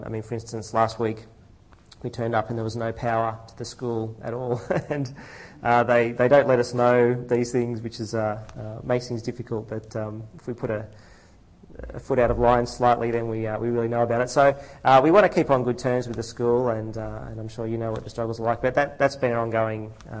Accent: Mangrove Mountain, New South Wales, Australia; Yes, I grew up here on the Central Coast. I grew up on a chicken farm at Mangrove Mountain.

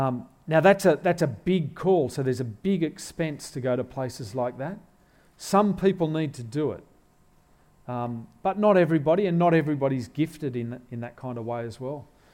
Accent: Australia; And we as Australian Christians have different gifts and resources.

